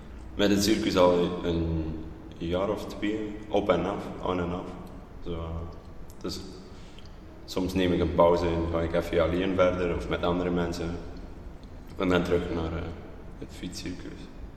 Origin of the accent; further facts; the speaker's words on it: Flanders, Belgium; now in Yogyakarta, Indonesia; Ik kom uit België, het noordelijke gedeelte, het Nederlandstalige gedeelte.